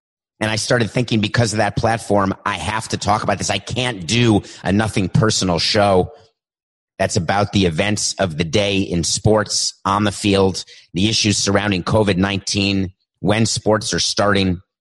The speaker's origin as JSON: {"language": "English", "town": "New York City", "region": "New York", "country": "United States", "tie": "born or raised there", "said": "I grew up in New York City. I was aware of poverty. I was aware of racism."}